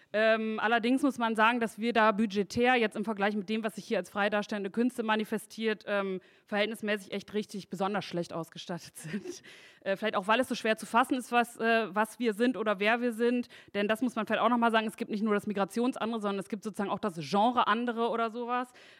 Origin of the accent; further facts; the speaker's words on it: North Rhine-Westphalia, Germany; ich komme aus NRW, aber ich komme aus dem Ruhrgebiet, also das finde ich irgendwie total wichtig.